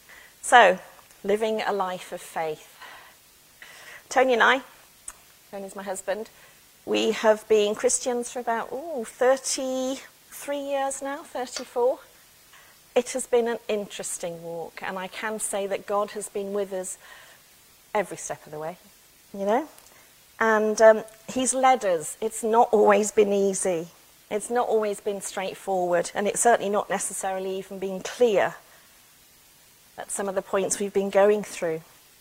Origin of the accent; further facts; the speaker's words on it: Birmingham, West Midlands, United Kingdom; also born or lived in Cardiff; I'm from a big city. I'm from Birmingham. I've lived in Cardiff. Love Cardiff. So love Cardiff. Tony, every time we go there, I say, oh, I so love this city. Because actually that's where we became Christians. So spiritually we're Welsh and we're twins.